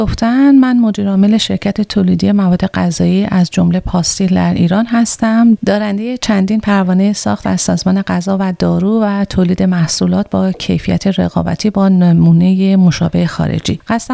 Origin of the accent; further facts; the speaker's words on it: Afghanistan; البته ما افغان هستیم و با شرایط فعلی افغانستان